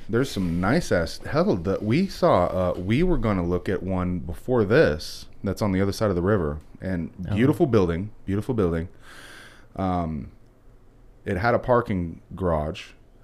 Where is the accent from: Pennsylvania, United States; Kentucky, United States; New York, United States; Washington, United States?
Washington, United States; Seattle; I mean, I grew up in Seattle. I loved Seattle, but I couldn't live there at all now.